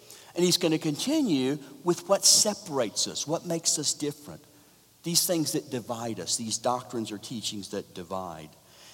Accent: Jacksonville, Florida, United States; now in Texas, United States; I say that as a Floridian myself. I live in Texas now, but I'm from Jacksonville, Florida.

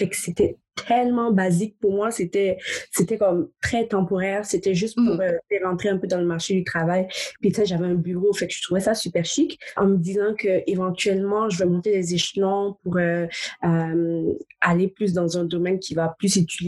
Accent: Burkina Faso; moved away as an adult; now in Canada; Fait que je suis originaire du Burkina Faso, qui est un petit pays en Afrique de l'Ouest. Alors, fait que j'ai vraiment grandi, je suis née là-bas, j'ai grandi là-bas jusqu'à mes 18 ans

